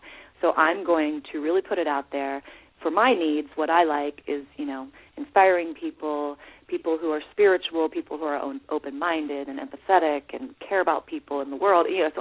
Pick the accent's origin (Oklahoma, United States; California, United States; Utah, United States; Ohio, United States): Ohio, United States; Columbus; I'm from originally from Columbus, Ohio, so more out your way, Elizabeth.